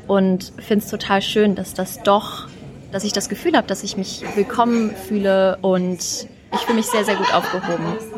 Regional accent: Hamburg, Germany; ich bin Fellow Jahrgang 22 aus Hamburg.

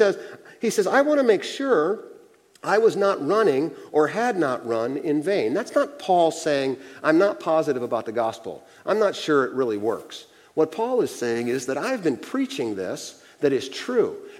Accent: Akron, Ohio, United States; Where Vicki and I grew up in Akron, Ohio, there's a concert venue called Blossom Music Center.

